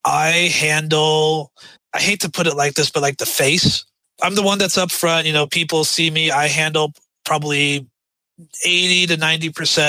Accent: Oregon, United States; also born or lived in California; We grew up in Oregon. We were born in California, but we grew up in Oregon and the rest of our family was in California.

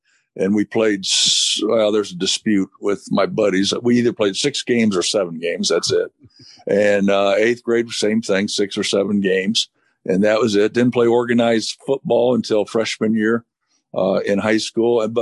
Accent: Normal, Illinois, United States; Well, when I grew up, I grew up in Normal, Illinois, and which is central Illinois, Normal, Bloomington, Illinois.

